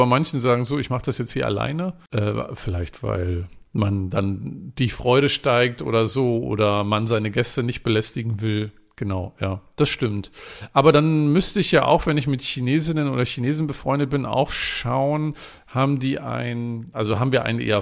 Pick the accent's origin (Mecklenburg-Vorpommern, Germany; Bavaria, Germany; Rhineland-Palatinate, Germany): Mecklenburg-Vorpommern, Germany; Rostock; Wenn ich in meiner Heimat Rostock bin, ist das ähnlich